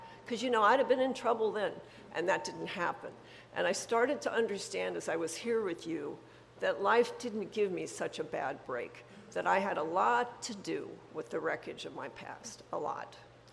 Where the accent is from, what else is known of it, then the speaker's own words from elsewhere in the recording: Montana, United States; I grew up in Montana. We have reservations in Montana.